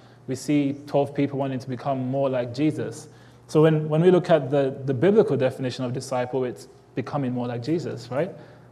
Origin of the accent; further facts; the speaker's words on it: England, United Kingdom; So my accent might be a little bit extra strong today, but I'll try to kind of numb it down for you guys to understand me. I'm from England.